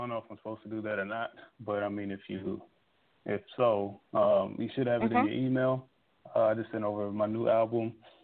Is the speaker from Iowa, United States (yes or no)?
yes; Iowa, United States; Yeah, I'm from Iowa. I'm probably like the only person from Iowa that's ever called into your show.